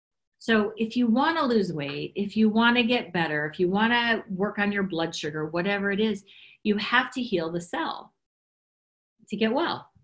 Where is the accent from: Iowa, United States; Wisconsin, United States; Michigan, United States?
Wisconsin, United States; And you know the sad part about this is I'm Italian. And I grew up in Wisconsin. So, they should take away my Italian card.